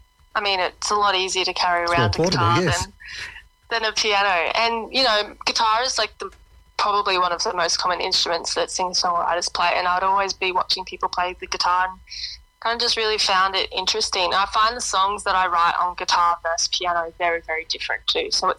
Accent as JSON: {"language": "English", "country": "Australia", "said": "obviously being an Australian artist, and I'm not a huge established artist by any means."}